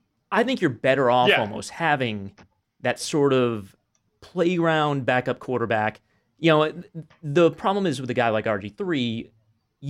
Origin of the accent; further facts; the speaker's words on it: Connecticut, United States; I mean, I grew up 20 minutes outside of Hartford